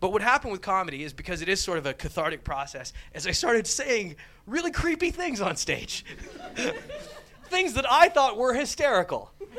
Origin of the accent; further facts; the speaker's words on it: United States; especially with my accent, right? Everybody else sounds so educated. I'm like, me from America, right?